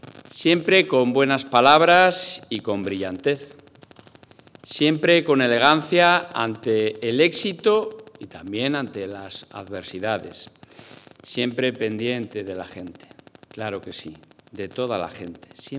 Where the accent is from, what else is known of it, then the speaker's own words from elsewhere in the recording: Salamanca, Castile and León, Spain; yo también soy salmantino.